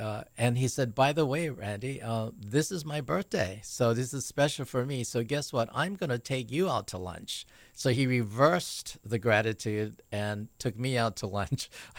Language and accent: English; Honolulu, Hawaii, United States; Well, I grew up in Honolulu, urban Honolulu, in the Makiki area. I grew up there from the time I was kindergarten